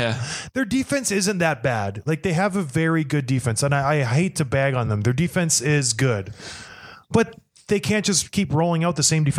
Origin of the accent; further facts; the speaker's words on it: Edmonton, Alberta, Canada; born there; I was born in Edmonton